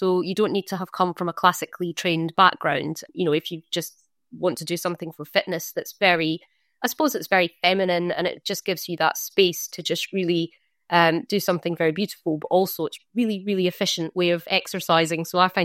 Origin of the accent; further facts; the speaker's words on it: Scotland, United Kingdom; accent: Scottish; I am obviously Scottish, my origin, as you can tell from the accent, but been living in this area for about 12 years now with my husband. He's also Scottish.